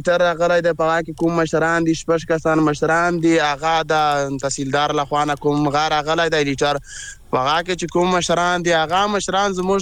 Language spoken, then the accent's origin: Pashto; Khyber Pakhtunkhwa, Pakistan; چې موږ د وزیرستان کډوال یو